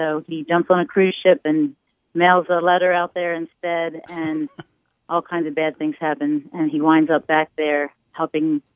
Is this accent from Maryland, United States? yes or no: yes; Baltimore, Maryland, United States; So I'm actually in the Delaware Diocese, even though I live in Maryland. I grew up in Baltimore, Archdiocese of Baltimore.